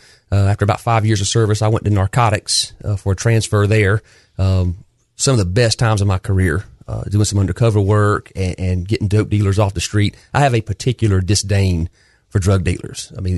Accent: North Augusta, South Carolina, United States; now in Greenville, United States; No, sir. I actually was born and raised in North Augusta, South Carolina.

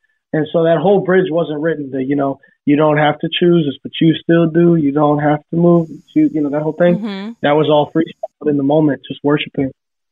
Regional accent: Tampa, Florida, United States; now in Nashville, United States; I'm from Tampa

